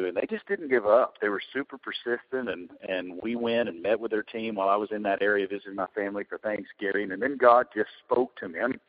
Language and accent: English; Arkansas, United States; I got a call from a town in Arkansas, which is 19 miles from my hometown.